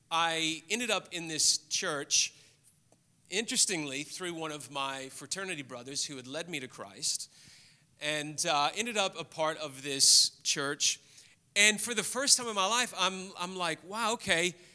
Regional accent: Memphis, Tennessee, United States; and I grew up in the States, lived in Memphis, and went to the University of Memphis in Tennessee.

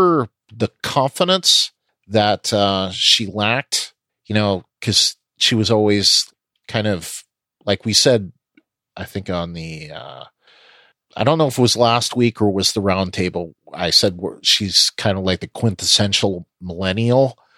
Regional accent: Canada; I'm French Canadian, and you probably know French better than I do.

